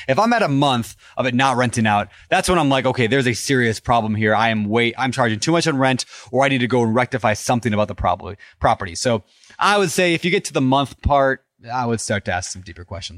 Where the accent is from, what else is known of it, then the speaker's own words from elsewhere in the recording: Alexandria, Minnesota, United States; in Alexandria, Minnesota, which is my hometown. In other words, my dad was born there in Alexandria, Minnesota.